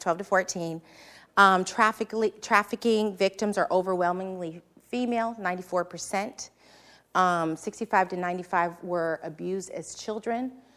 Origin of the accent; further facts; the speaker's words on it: San Francisco, California, United States; I grew up in San Francisco. I know poverty. I know the streets